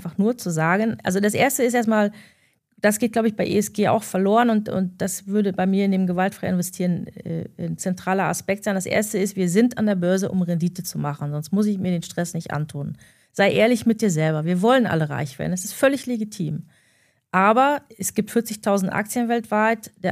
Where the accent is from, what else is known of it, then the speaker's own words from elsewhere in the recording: East Germany, Germany; ich komme ja auch aus dem Osten historisch und da ist eben eine andere Denkweise